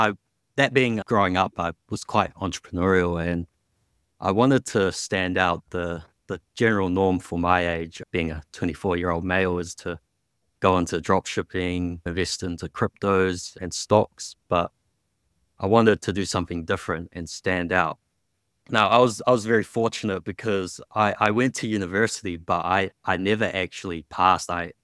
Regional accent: Wellington, New Zealand; I grew up in Wellington. It's the capital city of New Zealand. It's just a small capital, population of 500,000. So I actually grew up there all my life.

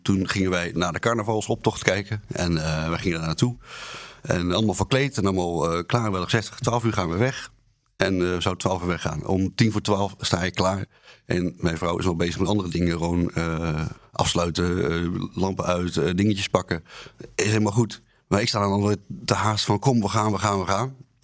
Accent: Enschede, Overijssel, Netherlands; Ik kom uit Enschede dus.

